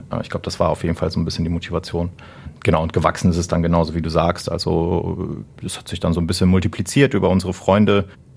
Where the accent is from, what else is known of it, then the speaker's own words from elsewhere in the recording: Essen, North Rhine-Westphalia, Germany; Wir kommen ja aus Essen, es gibt genug Zechen hier.